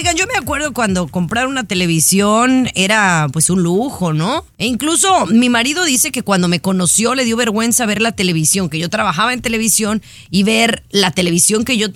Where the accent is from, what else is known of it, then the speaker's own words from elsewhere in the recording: Mexico; nosotros como mexicanos